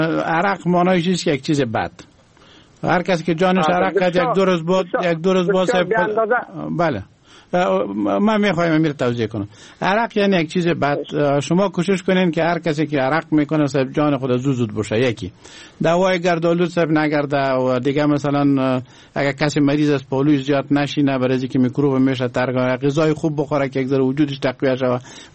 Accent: Wardak, Afghanistan; زه د وردګ یم

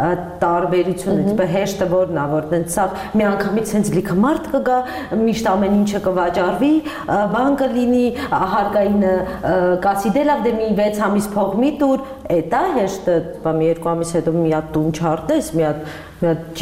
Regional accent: Tbilisi, Georgia; also born or lived in Russia; now in Yerevan, Armenia; 11 տարի առաջ ես եկա Ռուսաստանից, դես Թիֆլիսից եմ։

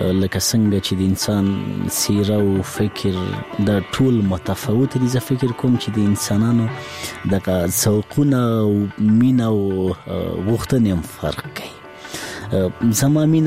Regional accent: Laghman, Afghanistan; زه په لغمان کې پیدا شوم، په لغمان کې رالوی شوم، خوانځي مې په لغمان کې لوستې

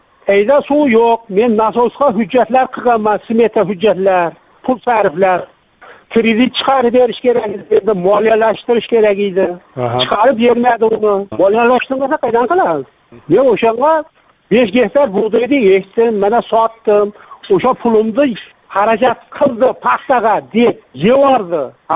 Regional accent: Yangiqo'rg'on, Fergana Region, Uzbekistan; Farg'ona viloyati Buvayda tumanidan. Yangiqo'rg'ondanman.

